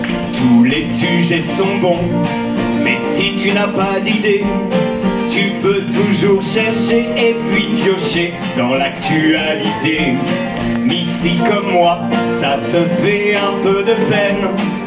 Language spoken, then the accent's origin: French; Toulouse, Occitanie, France; parce qu'on vient de Toulouse